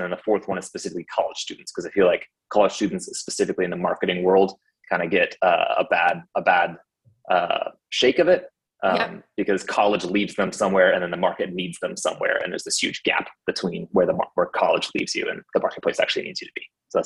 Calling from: Jacksonville, Florida, United States; Jacksonville, Florida.

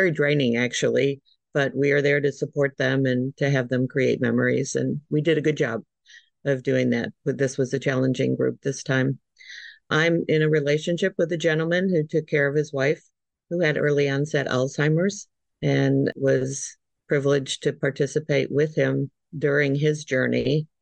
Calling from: Orlando, Florida, United States; I come to you from Orlando, Florida.

